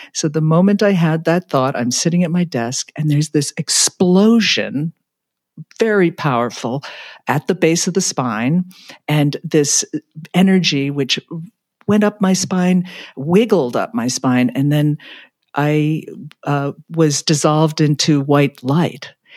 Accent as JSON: {"language": "English", "town": "New York City", "region": "New York", "country": "United States", "tie": "born or raised there", "said": "Well, I was raised in Manhattan, New York City, and my parents were very modern atheists"}